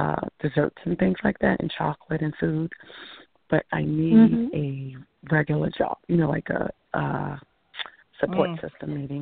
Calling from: New York, United States; from New York.

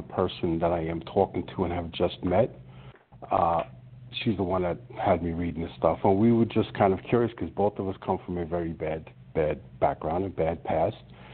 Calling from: Kansas, United States; Right now I'm in Kansas

